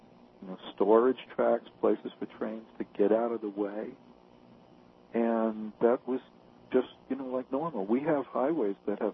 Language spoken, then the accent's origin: English; New York, United States; You know, I grew up on the New York subway.